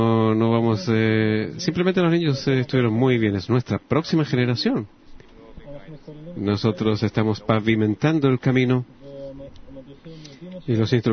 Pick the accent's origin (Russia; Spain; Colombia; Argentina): Russia; Moscow; Spanish is a second language; de Moscú.